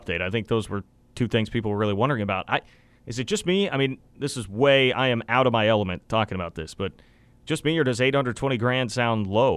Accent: Kansas City, United States; All day, every day, growing up in Kansas City.

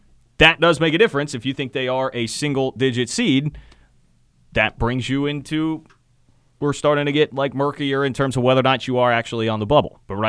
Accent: Johnson County, Kansas, United States; understand that a lot of people come from way different backgrounds than growing up in Johnson County like I did

